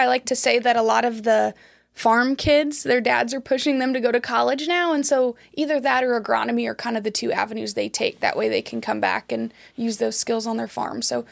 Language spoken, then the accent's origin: English; Girard, Illinois, United States; but I was raised just an hour away in Girard, Illinois.